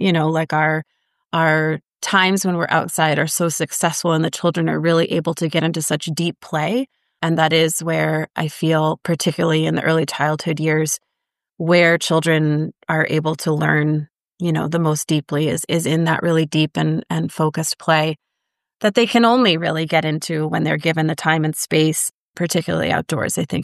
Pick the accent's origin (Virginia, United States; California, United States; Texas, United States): Texas, United States; I grew up in Texas, super nature kid